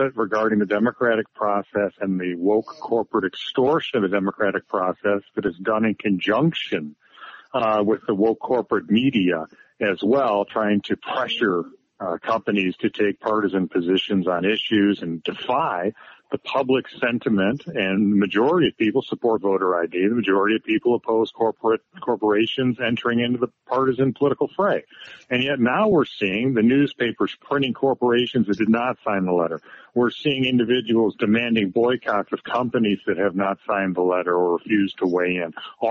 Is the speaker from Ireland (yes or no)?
yes; Ireland; As an Irishman, John, I've never been part of the British Empire.